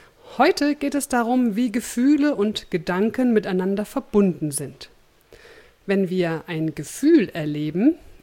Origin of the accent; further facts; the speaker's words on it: Berlin, Germany; bevor ich morgen schon wieder losfahre in meine alte Heimat Berlin